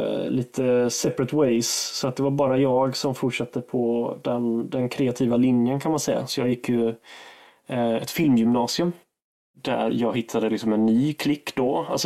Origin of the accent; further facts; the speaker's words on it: Lejet, Halland County, Sweden; Nere i gamla köpstad Lejet där jag växte upp, en liten fiskeby skulle man kunna säga, söder om Varberg.